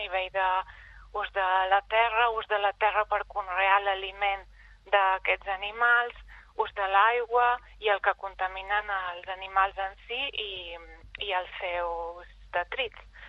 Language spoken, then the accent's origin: Catalan; Balearic Islands, Spain; accent: Mallorcan; et dic nen perquè jo som mallorquina, se'm va la mallorquinada de vegades, encara que intento passar-me el català estàndard.